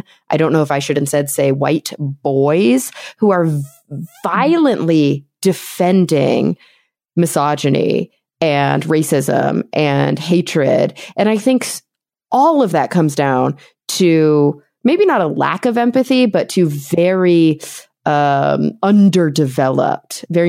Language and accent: English; Plano, Texas, United States; No way. That's where I grew up. I grew up in Plano, Texas, right outside of Dallas.